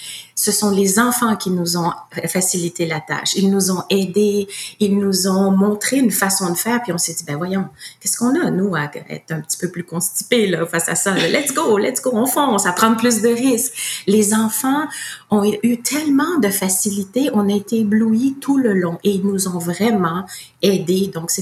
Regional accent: Haiti; born there; je suis née en Haïti, moi, donc j'ai déjà voyagé

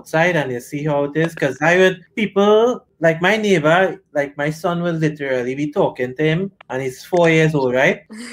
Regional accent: Point Fortin, Trinidad & Tobago; well, I'm from South Trinidad formerly, and then not all of Point Fortin is bush.

